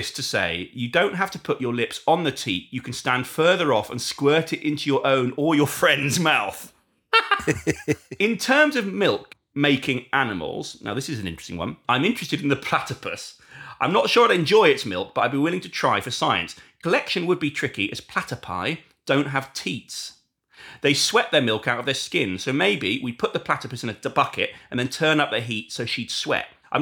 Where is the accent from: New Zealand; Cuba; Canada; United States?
Canada; now in London, United Kingdom; from Canada, but living in London.